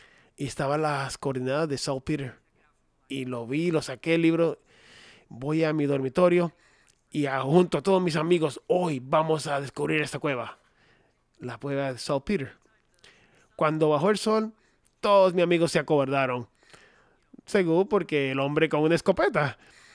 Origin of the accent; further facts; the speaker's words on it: Colorado, United States; Spanish is a second language; yo soy de Colorado.